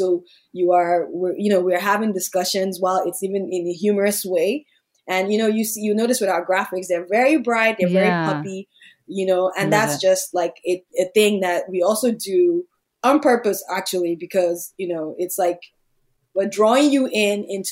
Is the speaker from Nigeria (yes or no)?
yes; Nigeria; And as you know, I'm Nigerian and my country has a lot more conservative ideas around womanhood. And I grew up there and felt the restriction of it.